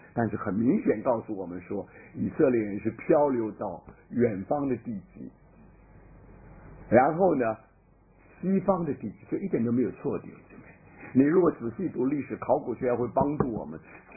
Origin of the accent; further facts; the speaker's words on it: China; 就是我们中国人不知道西古提在哪里